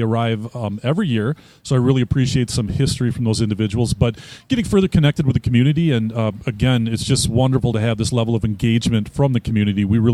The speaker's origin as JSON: {"language": "English", "town": "Bangor", "region": "Wisconsin", "country": "United States", "said": "9 miles from where you grew up, Bangor, Wisconsin, so just east of La Crosse."}